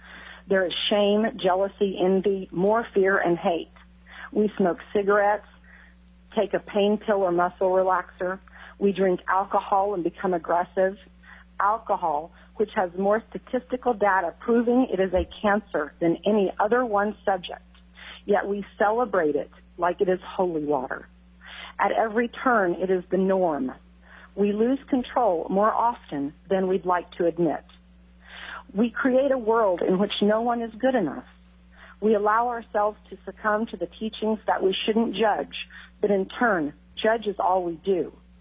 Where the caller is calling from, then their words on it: Kenai Peninsula Borough, Alaska, United States; I'm calling from the Kenai Peninsula Borough.